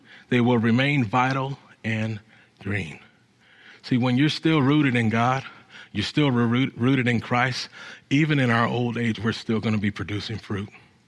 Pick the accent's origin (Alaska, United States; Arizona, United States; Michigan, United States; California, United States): California, United States; you know, I'm from California